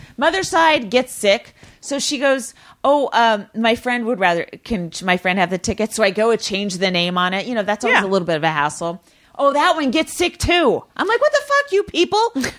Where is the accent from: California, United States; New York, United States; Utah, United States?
California, United States; Walnut Creek; Walnut Creek slam, as I always do. And but then it got an ooh. And then I was like, oh, fuck. I pissed off my hometown.